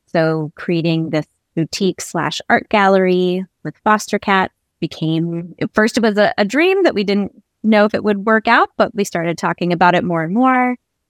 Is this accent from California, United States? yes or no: yes; Long Beach, California, United States; also born or lived in Washington, D.C.; I moved back to Long Beach from Washington, D.C. about two and a half years ago. And I grew up in Long Beach